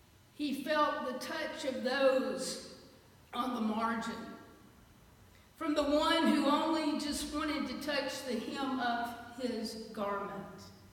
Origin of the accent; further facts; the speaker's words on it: Alabama, United States; I grew up in Alabama. So instead of saying South Alabama, we call it Lower Alabama.